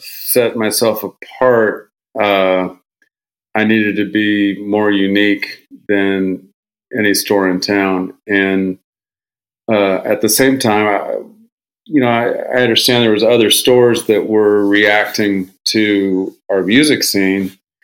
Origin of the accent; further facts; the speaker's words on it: Seattle, Washington, United States; I was from Capitol Hill. No kids had cars. We were all bikes and skateboards.